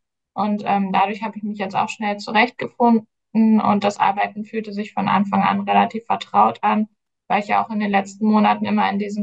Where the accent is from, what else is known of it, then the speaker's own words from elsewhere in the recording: North Rhine-Westphalia, Germany; habe ich dann in meine Heimat nach OWL gewechselt